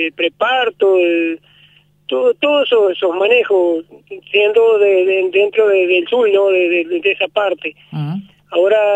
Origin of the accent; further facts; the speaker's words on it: Durazno, Uruguay; soy del departamento de Durazno, por razones de trabajo ando en el departamento.